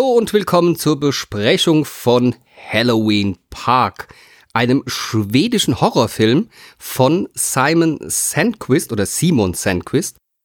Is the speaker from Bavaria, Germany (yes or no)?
no; Rhineland-Palatinate, Germany; ich bin Pfälzer, das sagt schon alles.